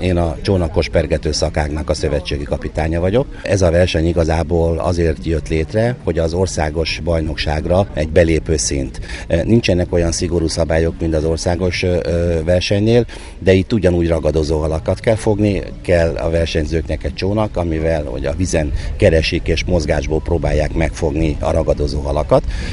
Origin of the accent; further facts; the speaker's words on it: Tolna, Hungary; mivel én Tolna megyei vagyok, és Madocsán ifi koromban fociztunk